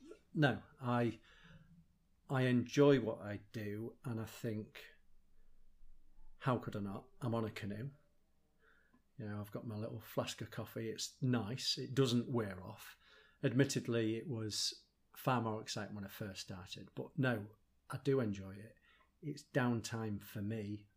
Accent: Yorkshire and the Humber, United Kingdom; I grew up on Hotney Clay, which is kind of on the outskirts of town. And then I moved into Wybers Wood, which sits alongside our River Freshney and the Freshney Valley.

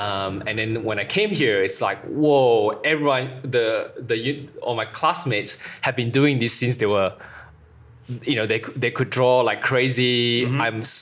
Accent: Malaysia; And growing up in Singapore, in Malaysia, you have the education system is quite quite strict.

